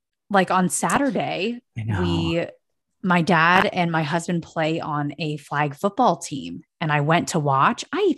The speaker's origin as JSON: {"language": "English", "region": "East Coast", "country": "United States", "said": "I'm from the East Coast."}